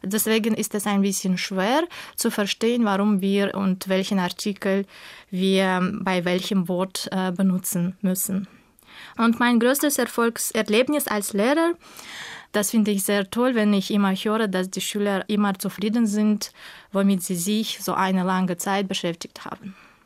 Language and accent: German; Tashkent, Uzbekistan; German is a second language; Ich komme aus Usbekistan, aus Taschkent. Das ist die Hauptstadt von Usbekistan, wo ich auch geboren wurde, wo ich lebe und wo ich arbeite. Ich bin geboren im Jahr 1982